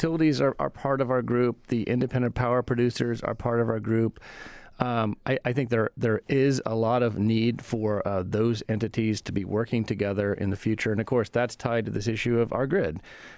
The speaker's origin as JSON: {"language": "English", "region": "Iowa", "country": "United States", "tie": "born or raised there", "said": "where I grew up in Iowa, when I was growing up, there was no wind turbines."}